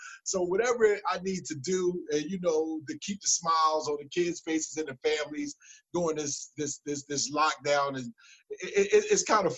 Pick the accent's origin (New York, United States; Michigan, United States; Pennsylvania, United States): Pennsylvania, United States; Philadelphia; Born and raised in South Philly, 315 Carpenter Way.